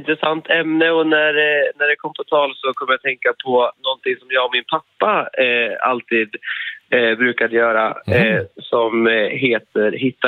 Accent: Mora, Dalarna County, Sweden; jag kommer från Mora då, så vi liksom cyklade och sprang runt i hela Mora

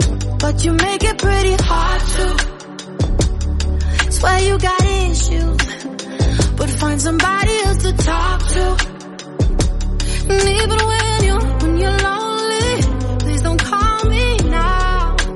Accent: Region of Southern Denmark, Denmark; fordi jeg kommer over fra Fyn også, ikke?

